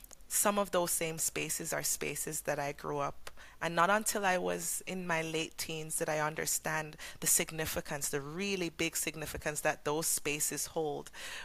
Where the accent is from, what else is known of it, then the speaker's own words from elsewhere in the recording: Brownstown, Saint Ann, Jamaica; So I grew up in Brownstown, St. Anne. So if anyone has been to Ocho Rios, you can go up into the mountains of Mount Diablo. And that's where I grew up. I grew up in a very, very humble beginnings with my grandmother, who was a school teacher